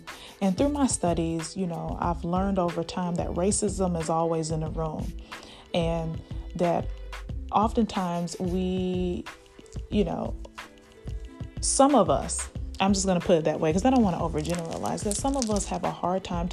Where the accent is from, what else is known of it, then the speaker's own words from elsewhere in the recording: United States; born there; Like, I was born in America, and my roots are there.